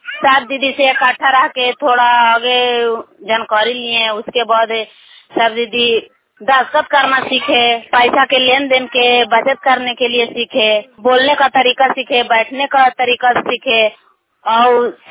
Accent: Khiru Bigha, Bihar, India; घर खिरु बीघा, पंचायत खाजरा के निवासी, प्रखंड नगर नौसा, जिला नालंदा के निवासी हूँ।

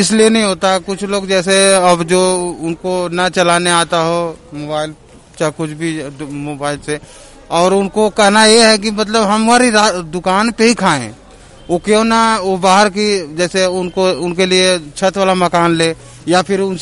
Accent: Varanasi, Uttar Pradesh, India; मैं बनारस से रहने वाला हूं। मैं यहां 6 साल से रह रहा हूं यहां सर

